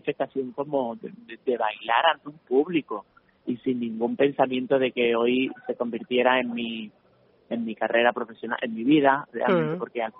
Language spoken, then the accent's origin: Spanish; Cádiz, Andalusia, Spain; now in Madrid, Spain; pues al final es de mi tierra, ¿no? Soy gaditano